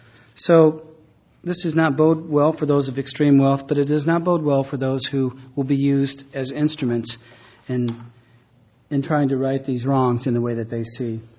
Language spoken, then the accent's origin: English; United States; born there; I was born in America, but now I live in a homeland.